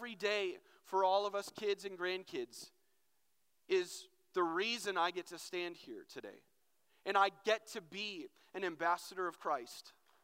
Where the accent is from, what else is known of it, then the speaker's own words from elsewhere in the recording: North Branch, United States; So I grew up in North Branch, grew up in the youth ministry. I grew up coming to this camp.